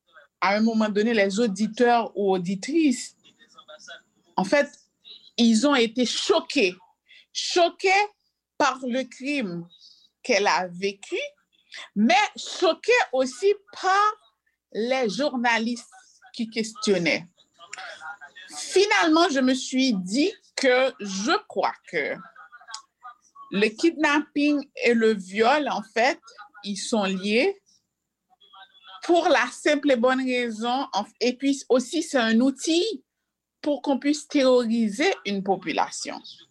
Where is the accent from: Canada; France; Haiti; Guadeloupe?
Haiti; en tant qu'haïtienne